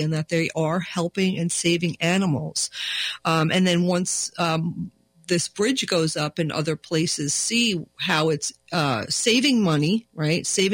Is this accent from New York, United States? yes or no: yes; New York, United States; I mean, I'm from New York and I've seen like four on one side and four on the other